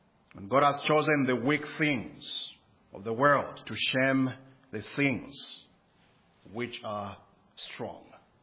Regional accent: Zambia; I was born and bred in Zambia. I was born in a family of 12. I had 11 siblings.

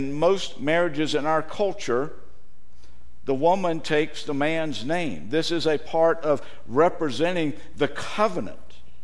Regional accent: the South, United States; Look, I'm from the South.

